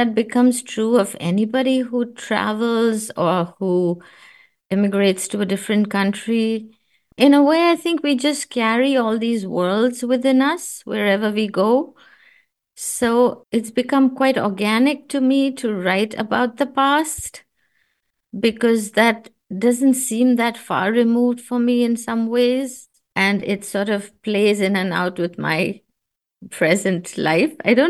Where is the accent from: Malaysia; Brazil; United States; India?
India; especially for people like me growing up in India, these were Indian poets writing.